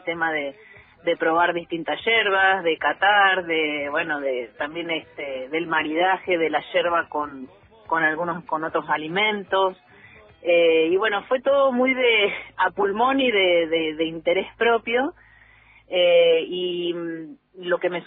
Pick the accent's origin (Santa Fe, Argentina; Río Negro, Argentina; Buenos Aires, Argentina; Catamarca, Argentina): Río Negro, Argentina; Allen; now in Cipolletti, Argentina; Soy nacida y criada en Allen y vivo hace algunos años en Cipolletti.